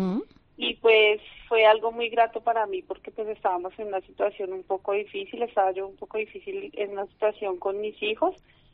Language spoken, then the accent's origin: Spanish; Bogotá, Colombia; now in Spain; yo soy colombiana, vengo de la capital de Colombia, que es Bogotá. Llegué a España hace 2 años, y pues llegué a Cataluña por medio del programa de Micropoblas.